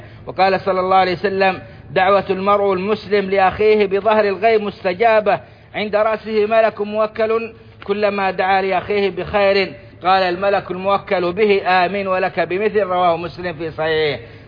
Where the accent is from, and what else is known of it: Saudi Arabia